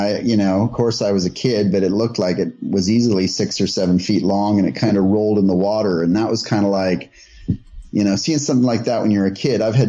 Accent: Lake Jackson, Texas, United States; I grew up in Lake Jackson, Texas, which is on the Gulf about an hour south of Houston, and it was very swampy.

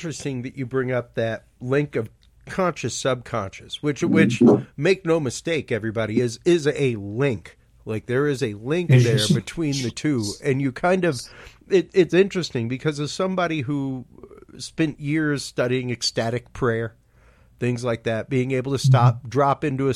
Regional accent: United States; because as an American male, I get to write down my feelings and impressions on a piece of paper

